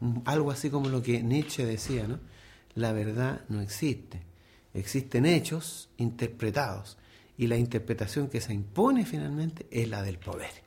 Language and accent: Spanish; Chile; Me siento no solamente chileno y profundamente mapuche, porque en mi sangre también, como todos los chilenos, tenemos genéticas, tenemos genes que provienen también de los pueblos originarios